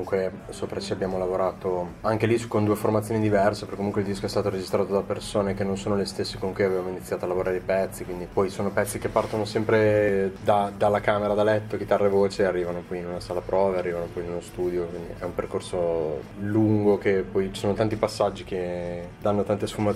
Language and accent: Italian; Ravenna, Emilia-Romagna, Italy; Io comunque sono di Ravenna